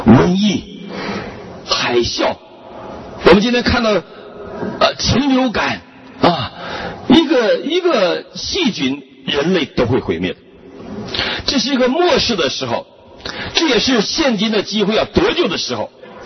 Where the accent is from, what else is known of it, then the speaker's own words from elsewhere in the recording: China; 我生在中国，生长在这一个贫穷的地方和家庭